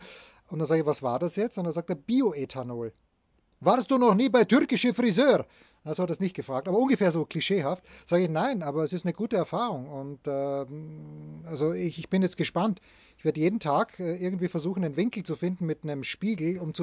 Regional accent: Austria; Aber ich bin ja Österreicher, ich habe meine Wehrpflicht erfüllt.

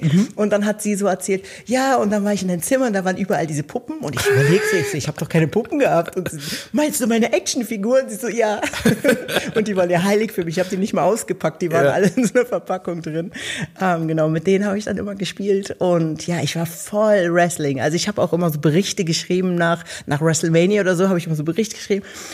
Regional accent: Berlin, Germany; Da war ein Park bei mir um der Ecke. Ich bin in Pankow aufgewachsen.

